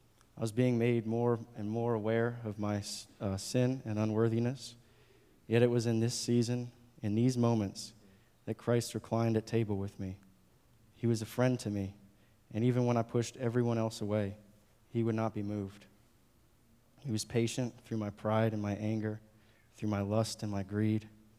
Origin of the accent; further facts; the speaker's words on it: Richmond, Virginia, United States; now in Roanoke, United States; As some of you know, I grew up and lived in Richmond until about 6 months ago.